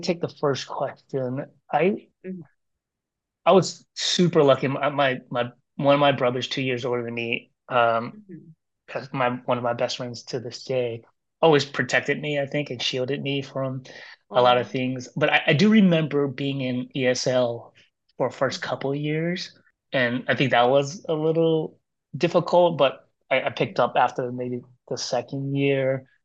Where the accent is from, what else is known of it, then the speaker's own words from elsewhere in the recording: United States; And so we, you know, growing up in America, we grew up pretty poor, but definitely loved.